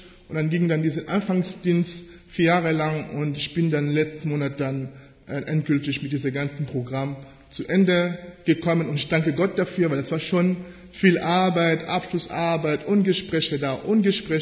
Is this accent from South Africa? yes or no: no; Kelmis, Wallonia, Belgium; first language French; German is a second language; also born or lived in DR Congo; now in Germany; ich bin eigentlich in Kongo geboren, demokratischem Kongo, aber ich lebe in Deutschland schon seit 1989. Ja, und meinen Schulablauf habe ich in Belgien gemacht, in Geminisch, Kelmis da hinten auf Französisch. Das heißt, meine erste Sprache ist eigentlich Französisch, Deutsch spreche ich so nebenbei.